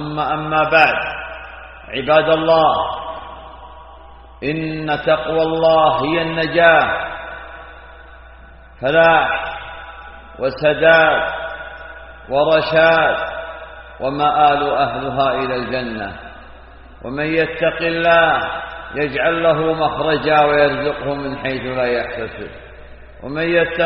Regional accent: Saudi Arabia; بلادنا المملكة العربية السعودية

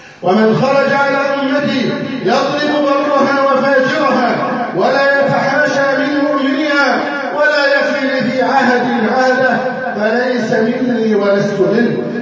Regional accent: Egypt; اللهم احفظ بلدنا مصر.

